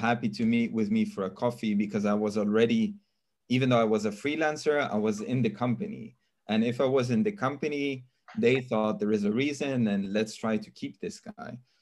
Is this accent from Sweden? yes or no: yes; Sweden; also born or lived in Norway / Australia / Scotland / Spain; now in Israel; being someone that moved to Israel from another country. I was born and raised in Sweden. I've lived in all kinds of different countries, in Sweden, in Norway, in Australia. I did my studies in Scotland. I've lived in Spain.